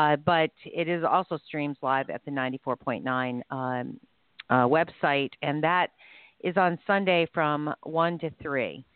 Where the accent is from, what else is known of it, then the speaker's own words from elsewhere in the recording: New London, Connecticut, United States; including Mongi Dougherty, who is from my hometown of New London, Connecticut.